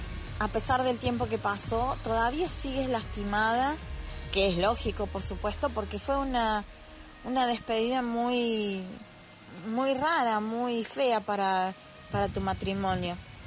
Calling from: Argentina; desde Argentina.

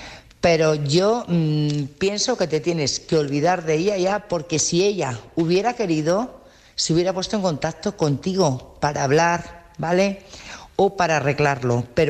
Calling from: Burgos, Castile and León, Spain; de Burgos y mi audio es para

